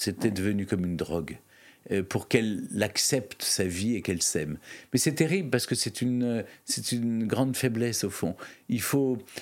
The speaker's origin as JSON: {"language": "French", "town": "Lyon", "region": "Auvergne-Rhône-Alpes", "country": "France", "tie": "born there", "said": "Je suis né à Lyon, j'y suis retourné."}